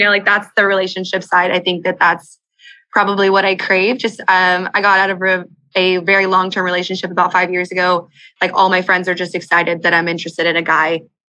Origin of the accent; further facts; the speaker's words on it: Austin, Texas, United States; so I'm from Austin